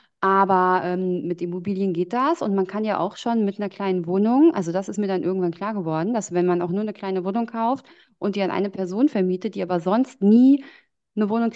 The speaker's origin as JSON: {"language": "German", "town": "Frankfurt am Main", "region": "Hesse", "country": "Germany", "lives_now": "Berlin, Germany", "said": "Ich wohne in Berlin. Ich komme eigentlich aus Frankfurt am Main."}